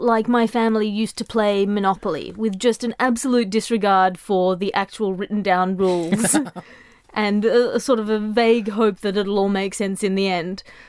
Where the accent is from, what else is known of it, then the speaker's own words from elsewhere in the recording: Australia; I come from Australia, Andy.